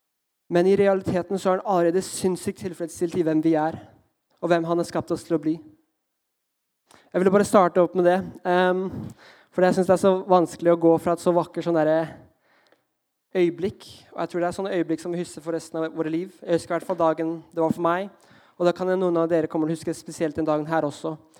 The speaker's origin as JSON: {"language": "Norwegian", "country": "Thailand", "tie": "born or raised there", "said": "Jeg er oppvokst i Thailand, men mamma er norsk, og pappa fra Filippinene"}